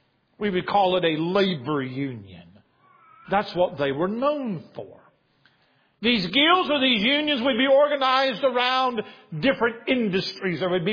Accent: Milton, Florida, United States; So I am from Milton, Florida, not far from Pensacola.

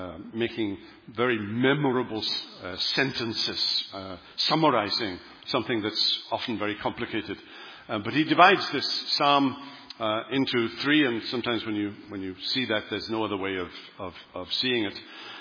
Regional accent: Wales, United Kingdom; my hometown in Wales.

